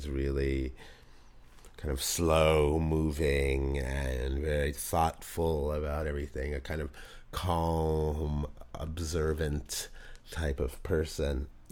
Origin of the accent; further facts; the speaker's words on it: United States; just coming from being an American to there